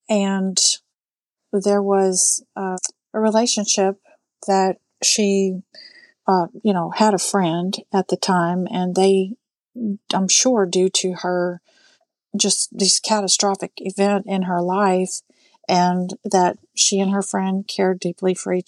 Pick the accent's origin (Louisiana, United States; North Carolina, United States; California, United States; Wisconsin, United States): Louisiana, United States; Lake Charles; born there; I was born in Lake Charles, Louisiana in June of 1969 to my mom's second marriage.